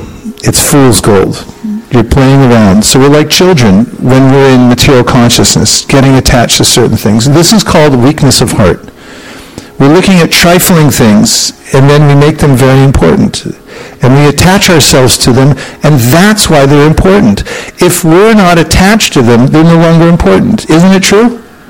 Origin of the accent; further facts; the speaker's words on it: California, United States; American, I'm a Californian, and coming back in.